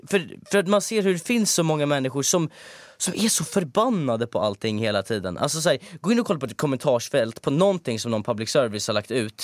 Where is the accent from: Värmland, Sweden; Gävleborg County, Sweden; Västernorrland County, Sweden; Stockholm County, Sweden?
Stockholm County, Sweden; Täby; jag var med i Täby kyrkby där jag kommer ifrån, eller jag har bott i stor del av mitt liv.